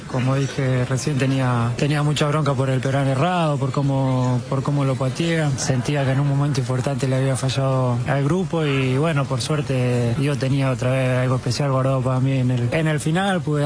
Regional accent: Argentina; demuestra cada día lo que somos como argentinos

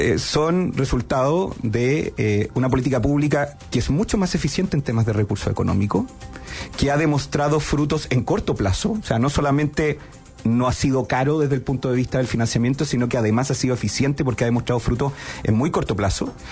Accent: San Fernando, O'Higgins, Chile; Yo soy colchagüino, soy de San Fernando, y Colchagua fue justamente una de las provincias conejillos de India

